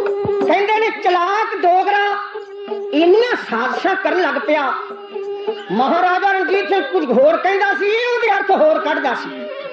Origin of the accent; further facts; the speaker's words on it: Punjab, India; moved away; ਅਸੀਂ ਪੰਜਾਬ ਤੋਂ 5-6 ਹਜ਼ਾਰ ਮੀਲ ਦੂਰ ਆਏ ਹਾਂ